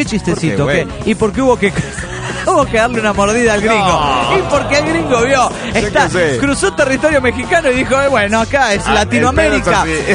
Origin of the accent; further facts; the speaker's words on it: Tarija, Bolivia; Soy de Tarija, Bolivia.